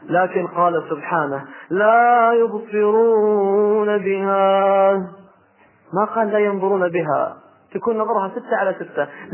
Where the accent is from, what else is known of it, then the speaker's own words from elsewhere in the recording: Riyadh, Riyadh Province, Saudi Arabia; ألقيك محاضرة هناك عندنا في الرياض